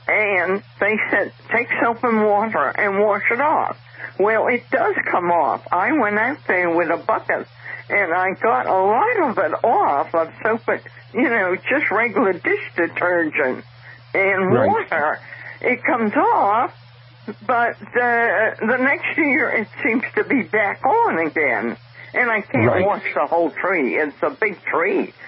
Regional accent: West Yarmouth, Massachusetts, United States; Yes, I'm from West Yarmouth on the Cape, and we go to Florida for the winter

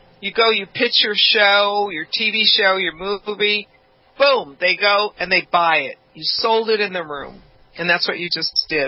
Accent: Venice Beach, California, United States; I grew up in Venice Beach

